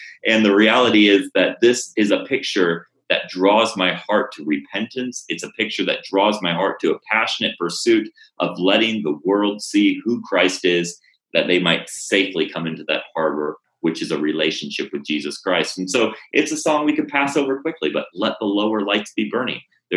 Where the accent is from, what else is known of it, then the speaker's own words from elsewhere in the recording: Senegal; And we grew up in West Africa and Senegal. And so I didn't grow up in an English-speaking country.